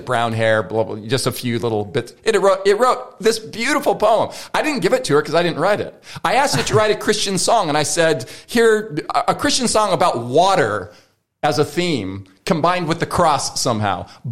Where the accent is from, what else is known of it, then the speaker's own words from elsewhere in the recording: United States; now in Australia; I don't know what's going on here in Australia because I'm an American citizen